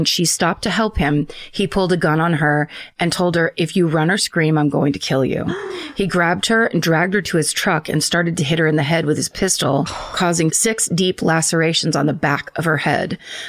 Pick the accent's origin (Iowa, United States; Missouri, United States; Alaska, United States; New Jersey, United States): Alaska, United States; Sitka; moved away as an adult; now in Natchez, United States; I moved from my hometown, Sitka, Alaska, to Natchez, Mississippi in 2019